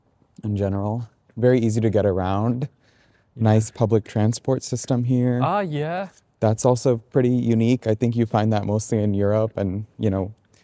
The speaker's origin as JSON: {"language": "English", "town": "Austin", "region": "Texas", "country": "United States", "said": "It's I'm from Austin and we have a river as well."}